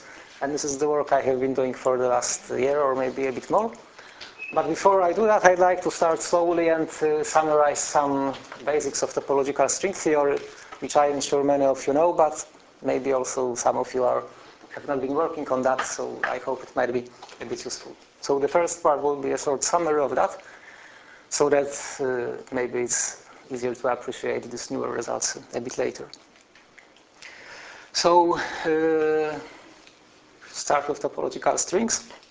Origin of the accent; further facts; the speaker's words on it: Warsaw, Masovian Voivodeship, Poland; from Warsaw.